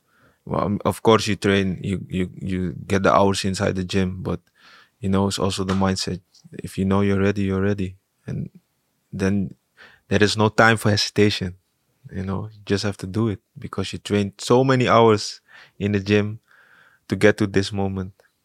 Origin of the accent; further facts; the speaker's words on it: Amsterdam, North Holland, Netherlands; also born or lived in Suriname; Yeah, I grew up in Amsterdam. So after I came from Suriname, I grew up in Amsterdam. And I love the neighborhood, love the city.